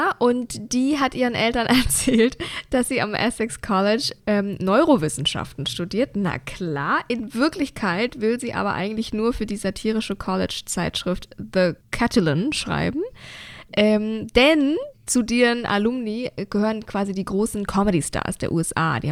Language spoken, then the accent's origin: German; Bavaria, Germany; wie man bei uns in Bayern sagt.